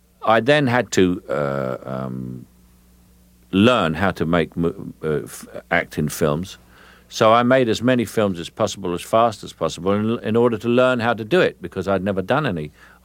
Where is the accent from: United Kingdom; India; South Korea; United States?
United Kingdom; England; who were the big sort of theatre stars when I grew up in England.